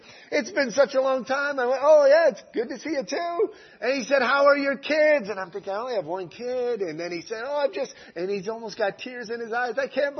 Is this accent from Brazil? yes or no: no; Saint-Louis, Senegal; I'll say, yes, I'm a son of Indar.